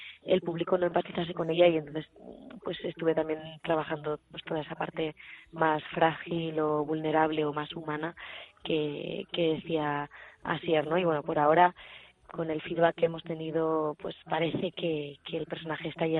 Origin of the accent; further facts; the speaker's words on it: San Sebastián, Basque Country, Spain; También el hecho de que yo soy de Donosti, también compartimos más o menos edad.